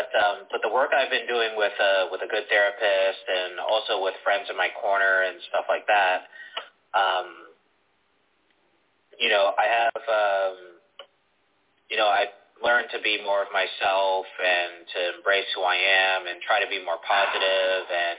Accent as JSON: {"language": "English", "town": "Dorchester", "region": "Massachusetts", "country": "United States", "said": "Also, I'm from Dorchester, Massachusetts, which is home of the Wahlbergs."}